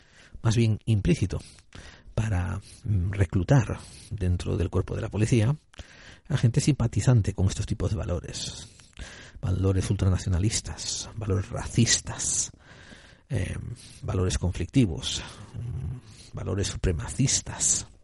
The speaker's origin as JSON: {"language": "Spanish", "country": "Spain", "tie": "born there", "said": "Yo nací en España, pero seguramente algunos antepasados míos hace 300 años fueron marroquíes, por eso yo ahora tengo la tez un poco aceitunada y el pelo un poquito rizado, pero me puedo considerar un blanco español."}